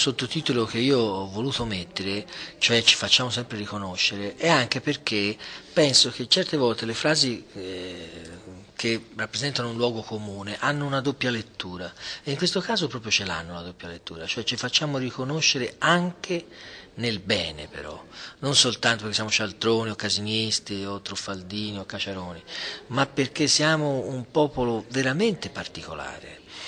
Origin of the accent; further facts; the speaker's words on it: Prato, Tuscany, Italy; e poi io vengo da Prato, dei cinesi non posso più.